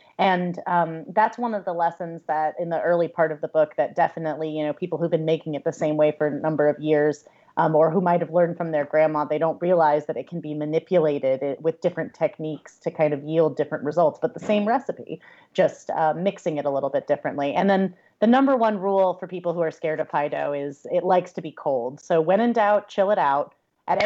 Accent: Lawrence, Kansas, United States; I grew up in and around Lawrence, Kansas, which is a little college town in the northeastern corner of Kansas, not far from the border of Missouri.

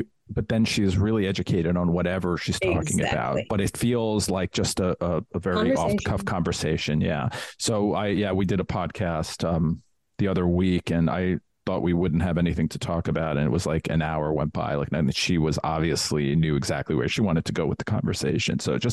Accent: New York, United States; growing up in New York, quite often you'd be on the subway or something

